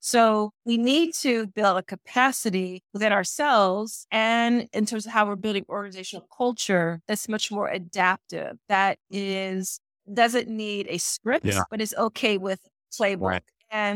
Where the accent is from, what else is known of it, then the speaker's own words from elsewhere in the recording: Philadelphia, Pennsylvania, United States; I'm African American, Gen Xer from the East Coast of the United States, from Philly. And so I grew up in a way where I also had to be deeply observant